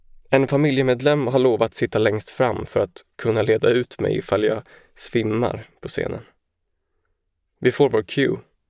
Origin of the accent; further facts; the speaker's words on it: Åland, Finland; also born or lived in Stockholm; Jag föddes i Stockholm eftersom pappa är svensk, men redan efter någon månad landade vi på Åland. Ja, inte minst för att mamma är ålänning. Åland har varit en väldigt fin plats att växa upp på, med sin vilda natur och trygga omgivning.